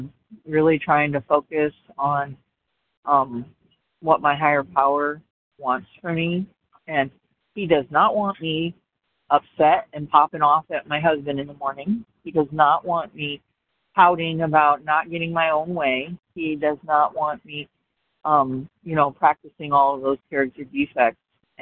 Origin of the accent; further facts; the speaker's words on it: Illinois, United States; I'm from Illinois